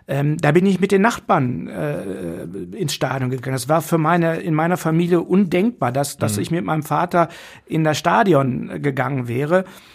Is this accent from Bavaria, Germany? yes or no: no; Essen, North Rhine-Westphalia, Germany; Und zwar in einer sehr bürgerlichen Umgebung. Ich bin hier in Essen-Bredeney groß geworden. Ich komme aus einem sehr akademischen Haus